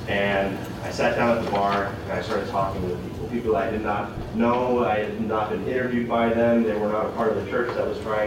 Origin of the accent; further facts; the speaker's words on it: Canada; I'm Canadian.